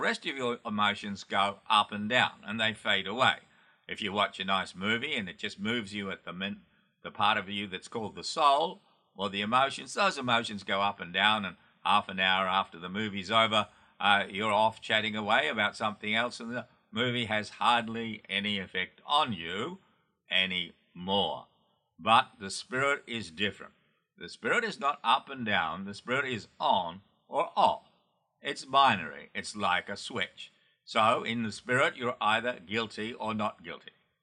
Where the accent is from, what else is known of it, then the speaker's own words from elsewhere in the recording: Australia; now in United States; Originally, I was from Australia, and I had a very difficult childhood with a lot of bullying in high school